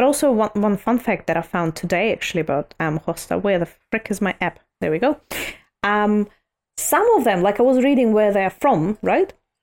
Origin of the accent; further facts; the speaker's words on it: Primorsky Krai, Russia; English is a second language; This is where I'm from. I'm from the Far East region of Russia.